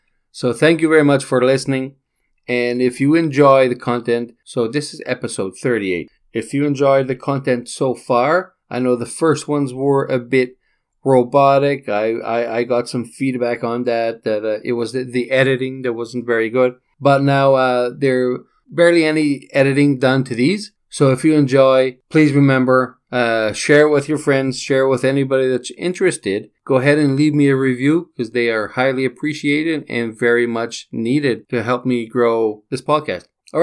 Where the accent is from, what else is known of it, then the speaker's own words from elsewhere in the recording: Canada; And being Canadian, Canada Post is super expensive.